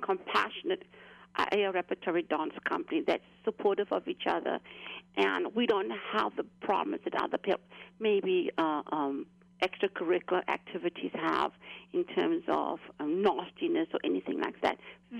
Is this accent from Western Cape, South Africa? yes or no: yes; Cape Town, Western Cape, South Africa; My growing up in South Africa, in Cape Town, South Africa. I studied dance from the age of seven.